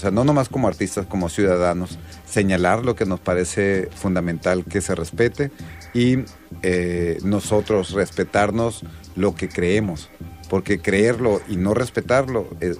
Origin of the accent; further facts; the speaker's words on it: Mexico; Entonces digo, bueno, okay, está bien, ya, pero soy mexicano.